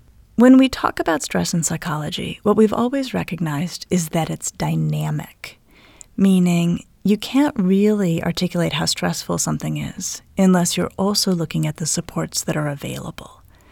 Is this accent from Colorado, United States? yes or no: yes; Colorado, United States; I'm from Colorado. And I grew up playing in the snow.